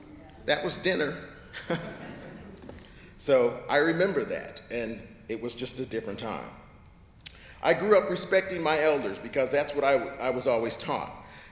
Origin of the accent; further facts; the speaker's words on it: Phoenix, Arizona, United States; I grew up in South Phoenix, in a neighborhood that was primarily Black and Mexican.